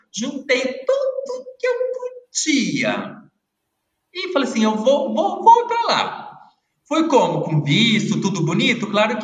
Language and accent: Portuguese; Paraná, Brazil; also born or lived in Mato Grosso; daí eu nasci no Paraná, a gente foi para o Mato Grosso, daí a gente voltou para o Paraná de novo.